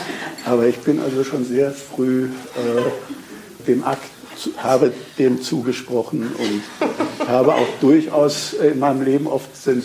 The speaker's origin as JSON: {"language": "German", "region": "Styria", "country": "Austria", "said": "und ich bin ein echter Steirer"}